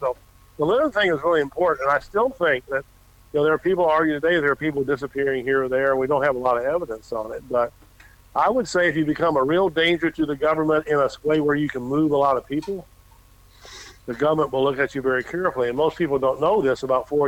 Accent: United States; When I grew up in America, my local police chief didn't carry a gun.

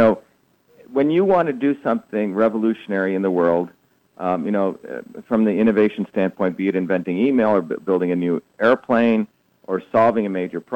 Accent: Massachusetts, United States; I've been here since I was a kid. I came here, and I was... In many ways, born and bred in Massachusetts.

